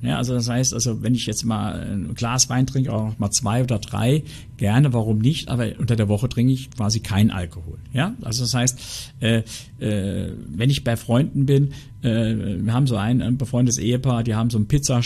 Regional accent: Saarland, Germany; ich bin ein echter Saarländer

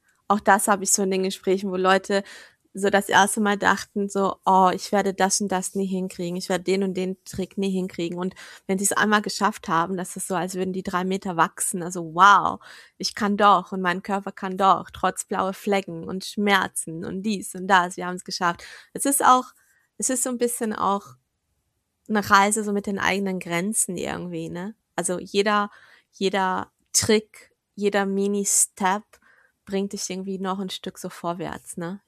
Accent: Portugal; German is a second language; now in Germany; also ich bin selber nicht Deutsche, also ich bin Portugiesin

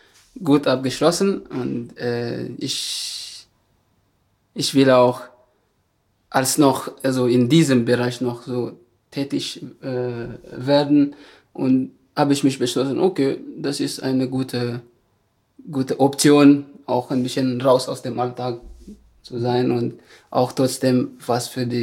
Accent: Madagascar; now in Germany; also ich komme aus Madagaskar

